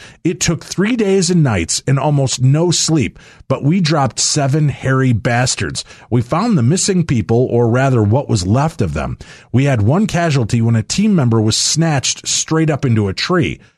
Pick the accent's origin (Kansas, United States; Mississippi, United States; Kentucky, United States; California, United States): California, United States; San Francisco; a 1,700 square foot home seemed like a mansion compared to the 900 square foot home I grew up in San Francisco.